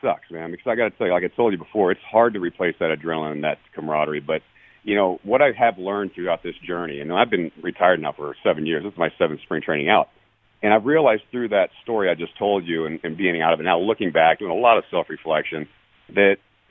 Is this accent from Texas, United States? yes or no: yes; Arlington, Texas, United States; And we beat the Rangers in Arlington in front of all my hometown friends and family.